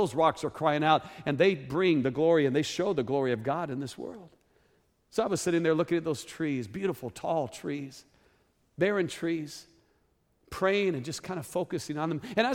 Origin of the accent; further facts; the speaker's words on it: Arizona, United States; We're from Arizona. We want windows. We like big windows.